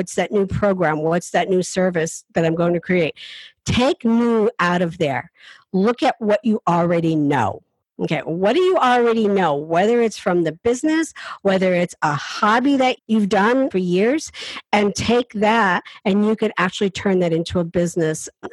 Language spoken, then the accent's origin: English; Appalachia, United States; I am not afraid. I come from the Appalachian Mountains. I'm a hillbilly. I'll admit it.